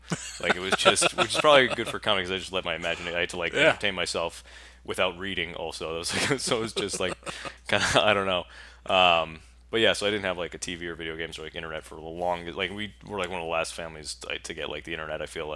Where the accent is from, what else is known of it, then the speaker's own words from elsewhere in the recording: Bridgewater, Massachusetts, United States; Bridgewater, Massachusetts.